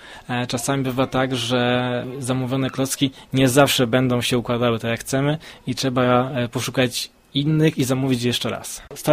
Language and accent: Polish; Kłecko, Greater Poland Voivodeship, Poland; also born or lived in Gniezno; Urodziłem się w Gnieźnie, ale pochodzę z Kłecka, tam jest też mój rodzinny dom, do Kłecka często wracam, z Kłeckiem jestem związany bardzo mocno